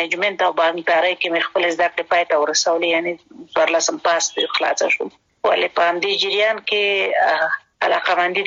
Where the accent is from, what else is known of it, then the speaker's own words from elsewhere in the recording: Kunar, Afghanistan; also born or lived in Kabul; زه اصلا د کونړ ولایت یم او پیدایښت تم په خپل مملکت کې دی لومړنۍ زده کړې مې یعنی اول او دویم صنف مې د کونړ په ولایت کې لوسته دي دریم صنف نه بیا کابل ته راغلی